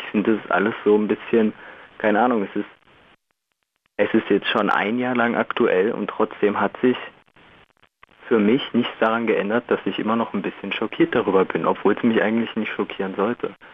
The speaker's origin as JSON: {"language": "German", "town": "Dresden", "region": "Saxony", "country": "Germany", "said": "wie sehr mich das als Dresdner irgendwo beschwert, dass meine Heimatstadt von jeden Montag zu so einem Mecker für Rechtsextreme oder für so genannte besorgte Bürger wird"}